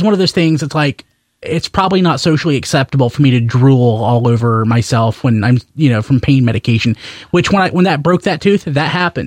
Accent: North Carolina, United States; I'm from Wilkes County, North Carolina, which is I think a lot of people think their hometown is hell

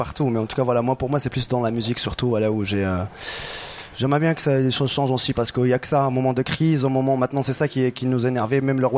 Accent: Morocco; vu moi que je suis marocain

